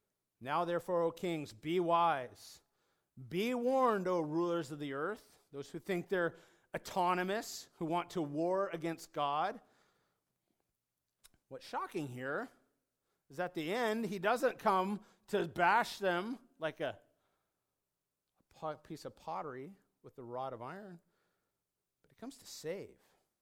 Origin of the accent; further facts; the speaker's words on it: Washington, United States; growing up in Washington with irrigation pipes, right?